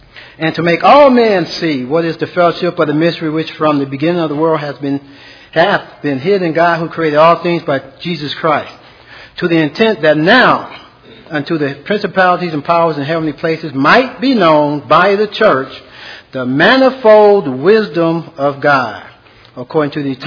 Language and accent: English; Michigan, United States; moved away as an adult; in Michigan. That's my home state under Pastor Wilson Watkins.